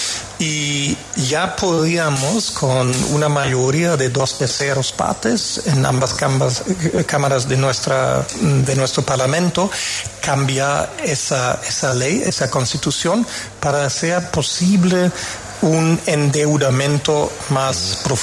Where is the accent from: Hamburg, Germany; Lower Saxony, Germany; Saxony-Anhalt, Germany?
Hamburg, Germany; Spanish is a second language; now in Berlin, Germany; Soy de Hamburgo, pero vivo ya en Berlín desde hace buen rato.